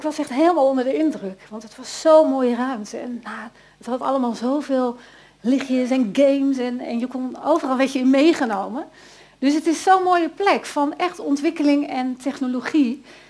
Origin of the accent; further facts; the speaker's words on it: Eindhoven, North Brabant, Netherlands; Ik ben echt een Eindhovenaar.